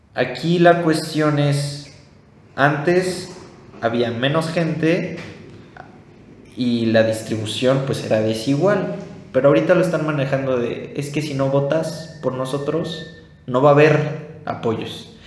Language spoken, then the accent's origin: Spanish; Mexico; nosotros como sociedad, como ciudadanía mexicana, siempre hemos recaído